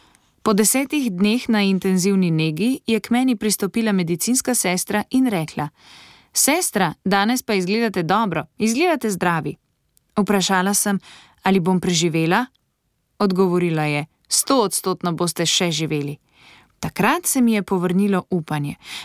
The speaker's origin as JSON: {"language": "Slovenian", "region": "Meghalaya", "country": "India", "first_language": "Khasi", "second_language": "Slovenian", "said": "Prihajam iz severovzhodnega dela Indije, ki obsega 8 zvezdnih držav. Moja domovina je Meghalaya. Njeno glavno mesto je Šilong. Pripadam ljudstvu Kasi. Moj materni jezik je Kasi. Prihajam iz srednjega sloja."}